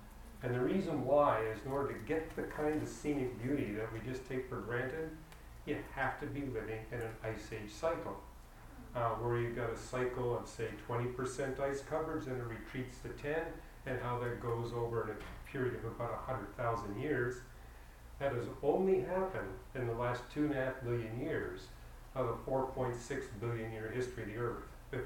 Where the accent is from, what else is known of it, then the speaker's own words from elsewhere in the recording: British Columbia, Canada; And I remember growing up in British Columbia, that's where I grew up